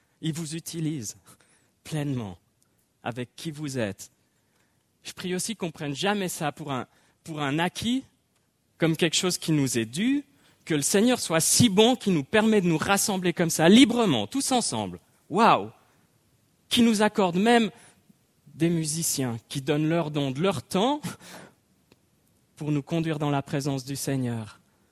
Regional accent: Sierre, Valais, Switzerland; now in Geneva, Switzerland; Je suis né en Valais à Sierre, dans cette ville qui est la plus ensoleillée de Suisse. Et puis, ben oui, j'ai grandi mon enfance là-bas et je suis arrivé ici à Genève, où finalement j'ai vécu la plus grande partie de ma vie à Genève.

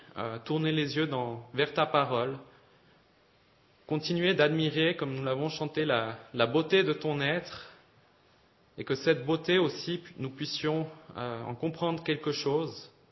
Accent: Geneva, Switzerland; also born or lived in Vaud; Je suis né à Genève il y a 30 ans et j'ai grandi jusqu'à l'âge de 10 ans dans le quartier du Petit Lancy. Et après, nous avons déménagé avec mes parents dans le canton de Vaud où j'ai passé 19 ans de ma vie, le plus clair de ma vie.

